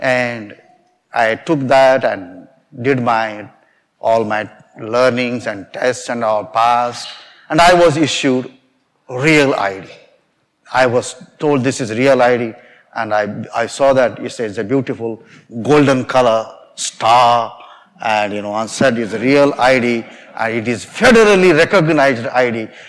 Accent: India; now in United States; The upper portion gives my name, passport number, I'm Indian citizen, and I'm employed by Diocese of Wheeling, Charleston, and all that.

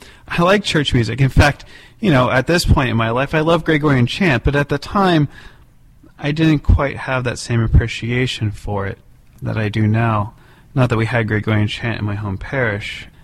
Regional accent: Bethel Park, Pennsylvania, United States; I grew up in Bethel Park, Pennsylvania, just south of the city of Pittsburgh.

